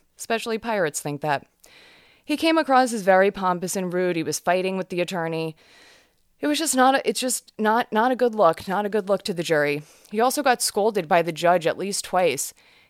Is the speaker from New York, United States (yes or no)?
yes; New York, United States; but I'm from New York, and not everybody's from New York, and a lot of people don't talk as fast as